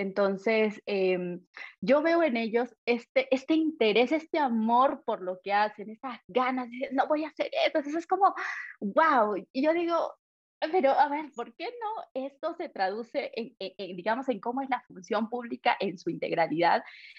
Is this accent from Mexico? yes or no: no; Yunguyo, Puno, Peru; moved away; yo soy de Yunguyo en realidad, que es una región, es un distrito que está pegado a Bolivia, y regreso después de 10 años.